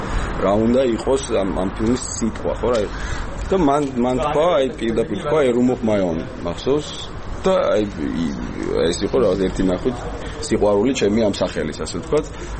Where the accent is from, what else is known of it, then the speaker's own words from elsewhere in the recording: Tbilisi, Georgia; საქართველოში დაიბადე, გავიზარდე და ძალიან მიყვარს საქართველო და ნუ განსაკუთრებით თბილისი, იმიტომ რომ თბილისში დაამთავრე სკოლა, თბილისში მქონდა ჩემი პირველი ქორწილი, თბილისში გამიშდა ჩემი შვილი